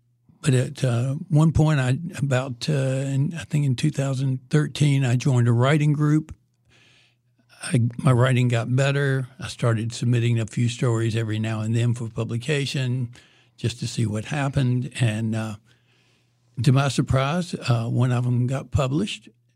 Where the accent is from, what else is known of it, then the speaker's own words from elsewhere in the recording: Durham, North Carolina, United States; I was born in Duke Hospital, so I haven't strayed too far from home.